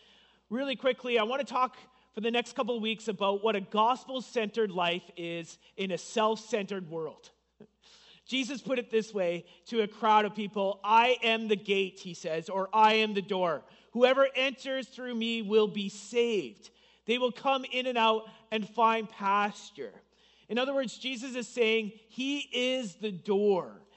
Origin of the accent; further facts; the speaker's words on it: Canada; Now, I'm fourth generation Ukrainian, so I'm basically Canadian, okay?